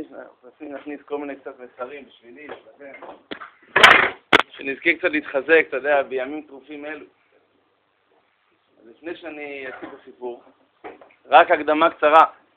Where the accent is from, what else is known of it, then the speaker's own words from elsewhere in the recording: Herzliya, Tel Aviv District, Israel; לא יודע כלום. גרנו בהרצליה, אתה יודע, ליד חוף הים, כאילו.